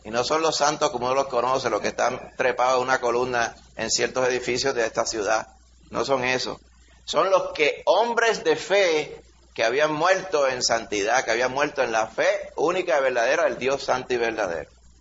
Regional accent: Puerto Rico; que a mí de chiquito la gente aquí en Puerto Rico decía

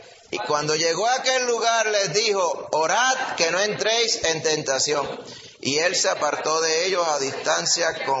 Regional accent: Puerto Rico; Nosotros aquí en Puerto Rico, y perdona que se lo diga, pero yo soy puertorriqueño también, de pura cepa, como dicen por ahí.

